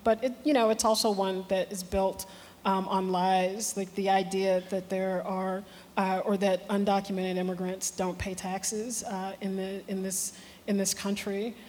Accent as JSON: {"language": "English", "town": "Chicago", "region": "Illinois", "country": "United States", "said": "and I'm from Chicago, which is why it's a reference point for me"}